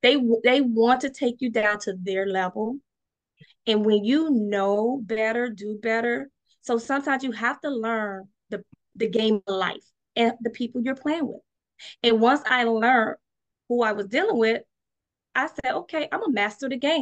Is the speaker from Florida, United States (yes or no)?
yes; Florida, United States; now in Maryland, United States; I have no family here in Maryland. I'm from Florida. All my family is Florida, Georgia, down south.